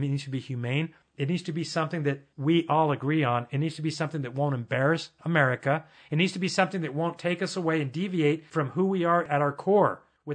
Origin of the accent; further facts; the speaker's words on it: Spain; I'm Hispanic. I'm from Spain